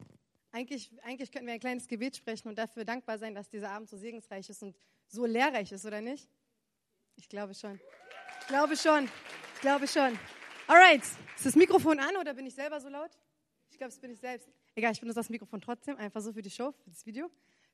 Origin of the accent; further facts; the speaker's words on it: Berlin, Germany; accent: Berliner Schnauze; Ich werde 22 Jahre alt, ich bin Slam-Poetin und Stand-Up-Comedian aus Berlin. Gebürtige Berlinerin, Berliner Schnauze, man merkt es ein bisschen.